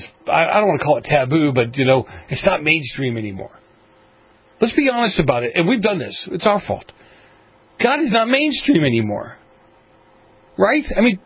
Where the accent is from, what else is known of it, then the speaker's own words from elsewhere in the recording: Boston, Massachusetts, United States; I grew up in the Roman Catholic Church in Boston